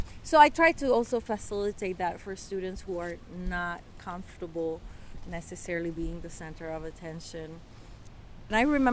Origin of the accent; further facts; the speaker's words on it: Puerto Rico; I'm originally from Puerto Rico.